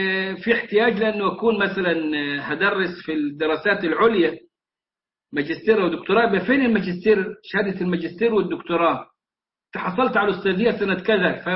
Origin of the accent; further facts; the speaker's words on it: Egypt; كنت بقول قبل انقطاع البث إن أنا صاحب شهادات معروفة عندنا في مصر، ابتدائية إعدادية ثانوية جامعة